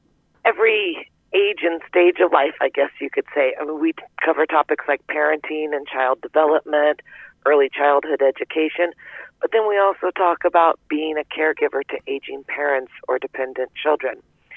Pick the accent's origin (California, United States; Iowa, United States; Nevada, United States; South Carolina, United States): Iowa, United States; also born or lived in Texas; I grew up in Southwest Iowa. I'm a Taylor County girl by way of a little time in Texas, but Southwest Iowa has always been my home.